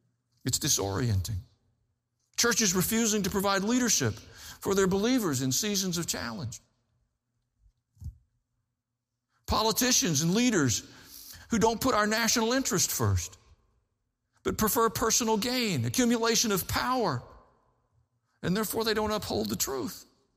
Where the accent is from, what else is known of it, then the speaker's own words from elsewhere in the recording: Tennessee, United States; I'm from Tennessee, deal with it, okay?